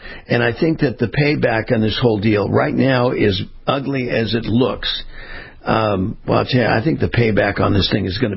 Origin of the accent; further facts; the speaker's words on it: California, United States; moved away as an adult; I was born and raised in California. My kids are still there. And I left there, 13 years ago.